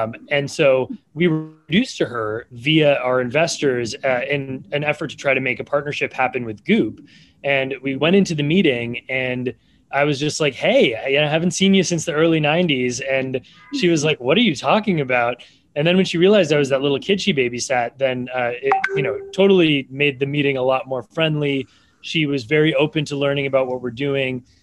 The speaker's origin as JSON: {"language": "English", "region": "Massachusetts", "country": "United States", "tie": "born there", "said": "But I was born in Massachusetts. I get pings from 100 people every week in Massachusetts begging me to give them Can."}